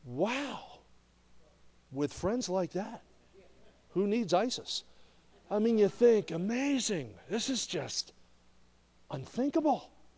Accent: New Jersey, United States; Okay, I grew up in New Jersey. We'd get a fair amount of snowstorms.

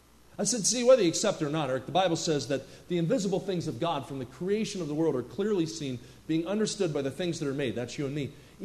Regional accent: New Jersey, United States; I grew up in the Pocono Mountains, or I grew up in New Jersey, but skied in the Pocono Mountains

